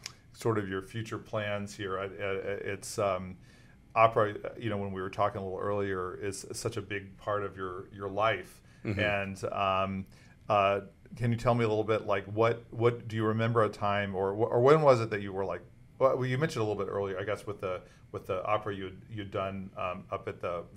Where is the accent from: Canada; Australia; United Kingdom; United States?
United States; Rochester, New York; because I came down here from New York too, not mm-hmm. New York City, but from Rochester